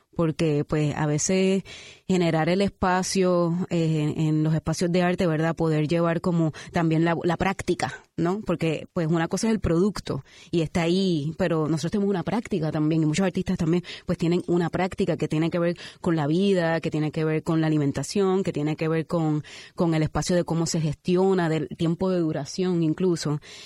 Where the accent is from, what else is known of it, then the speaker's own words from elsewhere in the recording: Puerto Rico; yo me cuestiono como artista puertorriqueña